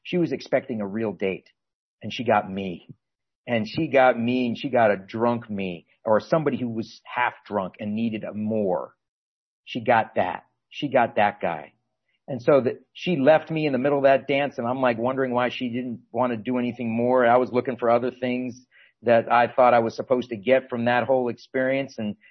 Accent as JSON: {"language": "English", "town": "Fairfax", "region": "Virginia", "country": "United States", "tie": "born or raised there", "said": "Now, I grew up in Fairfax, Virginia, not too far from where some of you guys live in right there."}